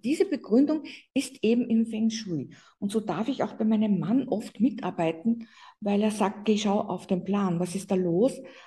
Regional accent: Austria; bei uns in Österreich

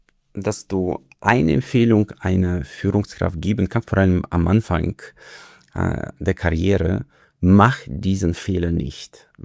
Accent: Kirchzarten, Baden-Württemberg, Germany; ich komme aus Kirchzarten. Das ist ja hier jetzt.

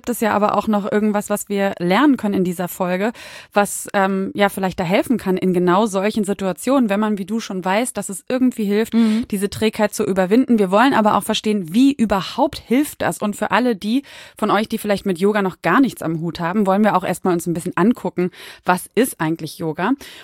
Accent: Berlin, Germany; Berlin ist doch toll und ist doch meine Heimat.

